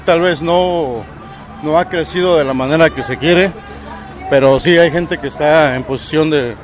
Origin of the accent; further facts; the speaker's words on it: Michoacán, Mexico; Exactamente, venimos del estado de Michoacán.